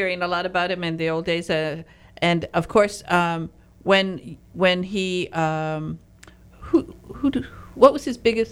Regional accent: Detroit, Michigan, United States; And having come from, been raised in Detroit, I'm actually from Northern Michigan, but I was raised in Detroit, of course, Motown.

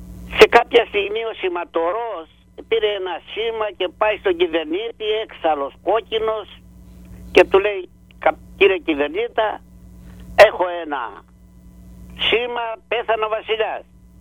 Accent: Persena, Western Greece, Greece; Κατάγουμε από το νομό Ηλίας, πρωτεύουσα ο Πύργος, το χωριό μου λέγεται Πέρσενα. Είναι κάπου 850-900 μέτρα από θάλασσα.

